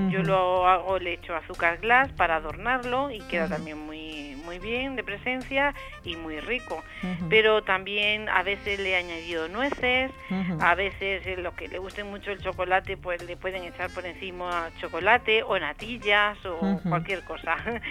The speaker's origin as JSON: {"language": "Spanish", "region": "Andalusia", "country": "Spain", "said": "Yo, como andaluza que soy..."}